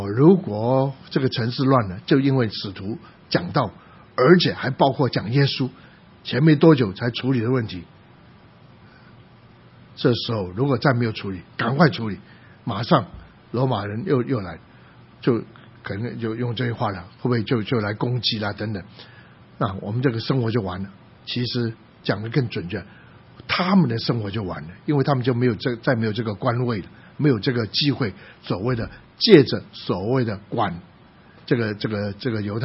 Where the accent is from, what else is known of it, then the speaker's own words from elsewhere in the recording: Guangdong, China; 用这样的话我们广东人讲话